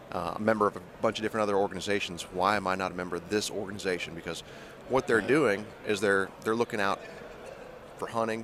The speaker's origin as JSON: {"language": "English", "region": "Ohio", "country": "United States", "tie": "born or raised there", "said": "Grew up in Northeast Ohio."}